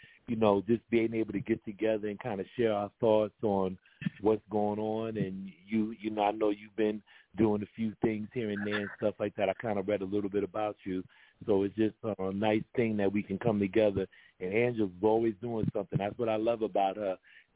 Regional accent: New York, United States; moved away as an adult; now in Atlanta, United States; Well, I'm originally from New York, and because I was working for MTV back in the 90s, I got an opportunity to relocate.

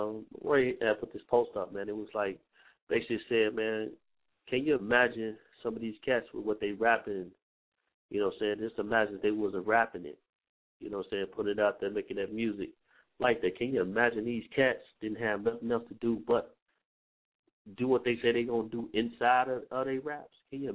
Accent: Chicago, Illinois, United States; I tell you what, we're not just going to do just Chicago, man, though we are from Chicago.

